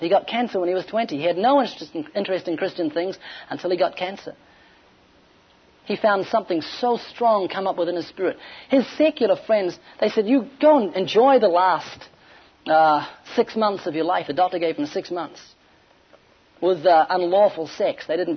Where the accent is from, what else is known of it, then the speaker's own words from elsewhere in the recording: New Zealand; I'm from New Zealand.